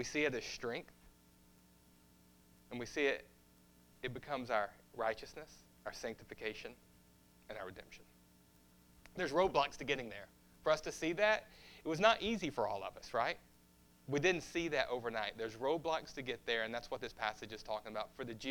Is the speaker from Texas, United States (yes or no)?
yes; Texas, United States; also born or lived in China; I'm part Texan, but also having spent so much time overseas, I'm definitely part Chinese. And sometimes, I think mostly I revert to my Texas roots.